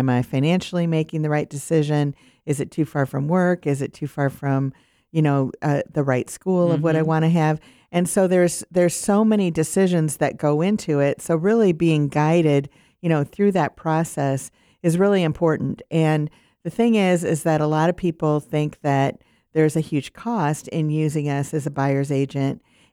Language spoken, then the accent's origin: English; Iowa, United States; You know, I grew up in Iowa